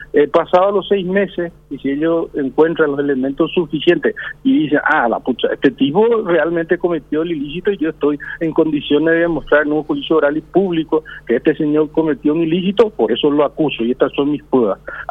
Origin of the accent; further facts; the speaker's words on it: Paraguay; nuestra obligación como ciudadano, como paraguayo